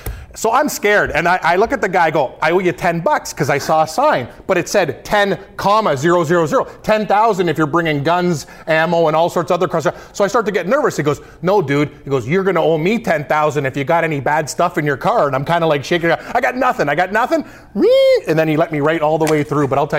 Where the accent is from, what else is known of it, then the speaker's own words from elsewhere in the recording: Canada; Listen, buddy, I'm losing $30 off the top being a Canadian.